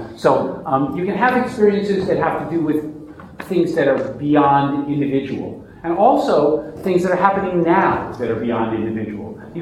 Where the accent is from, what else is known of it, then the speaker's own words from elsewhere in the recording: Missouri, United States; Most of you know that I come from a science background, and I'm from Missouri.